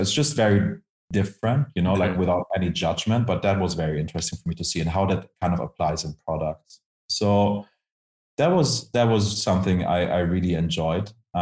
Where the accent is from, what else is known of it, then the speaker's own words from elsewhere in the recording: Germany; English is a second language; I come from Germany